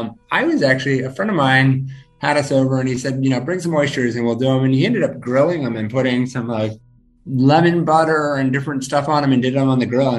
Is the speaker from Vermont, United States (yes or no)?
yes; Vermont, United States; also born or lived in Maine; I grew up spending my summers here. As I mentioned at the beginning, I'm actually from Vermont, but spending summers here.